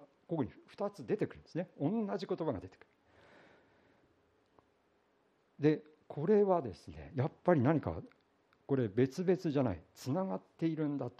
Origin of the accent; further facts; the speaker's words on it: Iwate, Japan; accent: Zuzu-ben; 私岩手の出身ですから、ズーズー弁というもので昔は喋っておりまして、都会の、まあ、東京弁ですね、東京の言葉と、岩手ので普段喋っている言葉のあまりの違いで私コンプレックス持ってましたが